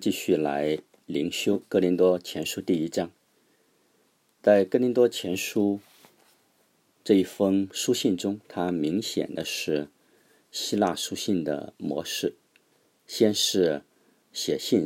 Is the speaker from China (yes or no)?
yes; China; 也就是我们中国人常常佩服的那些所谓才子。